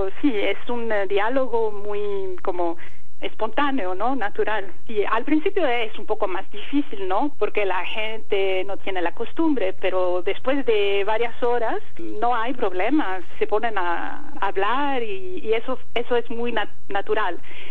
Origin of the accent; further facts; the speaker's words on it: Greece; Yo soy griega y entonces empecé mi trabajo con lenguas de Grecia